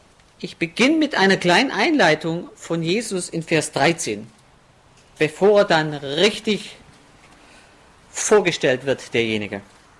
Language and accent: German; Baden-Württemberg, Germany; dass ich so aufwachsen durfte, aber das ist natürlich ein Grund, warum ich dann auch so stolz bin auf meine Heimat. Ich fühle mich als Schwabe. Ich bin stolz drauf.